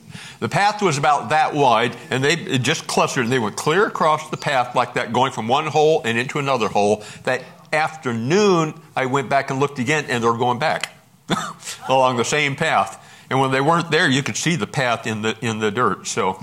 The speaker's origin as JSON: {"language": "English", "region": "Alaska", "country": "United States", "said": "I'm from Alaska. It took a while getting used to days not changing to be very long or very short."}